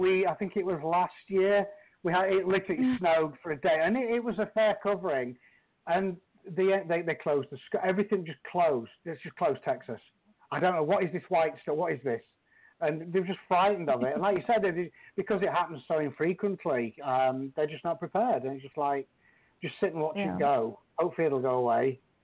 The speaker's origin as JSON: {"language": "English", "region": "Yorkshire and the Humber", "country": "United Kingdom", "lives_now": "United States", "said": "Well, imagine, I came from Yorkshire, Northern England."}